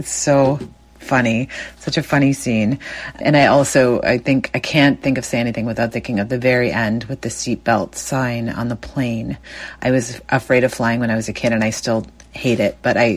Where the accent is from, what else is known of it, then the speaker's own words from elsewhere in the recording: Stoney Creek, Ontario, Canada; now in Hamilton, Canada; I'm from Hamilton, and originally I'm from Stony Creek, Ontario.